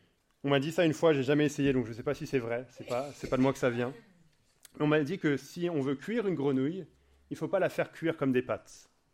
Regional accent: France; c'est en tant que Français que je vous dis ça

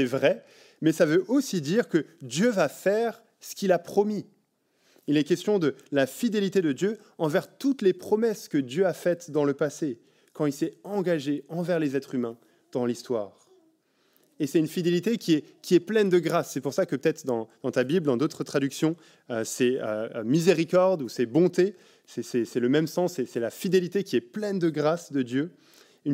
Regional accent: France; now in Belgium; je ne vais pas passer trop de temps là-dessus en tant que Français en Belgique

